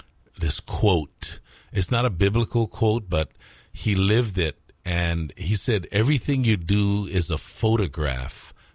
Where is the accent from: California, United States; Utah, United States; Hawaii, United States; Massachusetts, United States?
Hawaii, United States; Ewa Beach; also born or lived in Palolo; I grew up in Palolo, way back in Palolo housing, actually, up until the age of 7 or 8. And then my parents, Paul and Rosita, moved to Eva Beach. And so from about the age of 8 on, I grew up in Eva Beach.